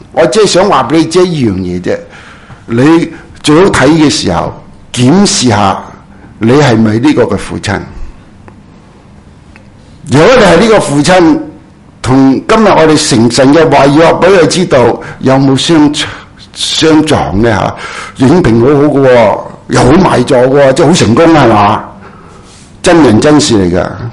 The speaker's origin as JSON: {"language": "Cantonese", "country": "China", "said": "都似我哋中国人啊"}